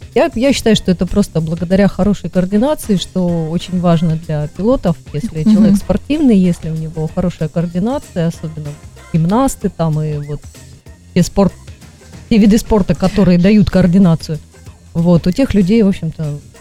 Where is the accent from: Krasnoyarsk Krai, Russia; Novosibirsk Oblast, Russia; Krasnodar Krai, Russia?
Krasnoyarsk Krai, Russia; Krasnoyarsk; Я росла в Красноярске, там у нас есть прекрасный скальный заповедник.